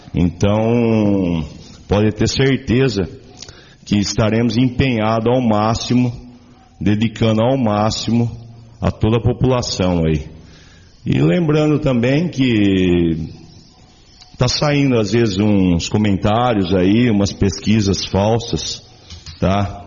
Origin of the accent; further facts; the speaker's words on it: Itápolis, São Paulo, Brazil; eu sou nascido, sou criado aqui em Itápolis, minha família daqui é uma família numerosa, né? É família de produtores agrícolas aí, tá?